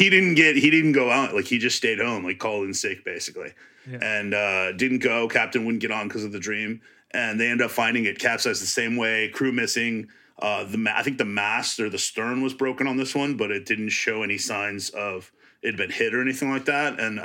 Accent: Wisconsin, United States; There's one that's closer to my home here, and I'm from Wisconsin, so we have Lake Michigan.

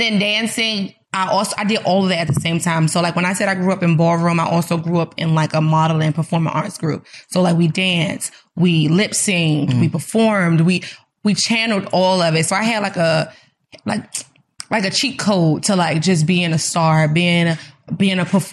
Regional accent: Washington, District of Columbia, United States; I'm from Washington, D.C.

